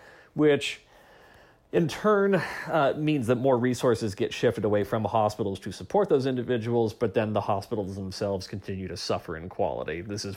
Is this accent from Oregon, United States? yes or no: yes; Oregon, United States; I'm thinking about my home state, Oregon.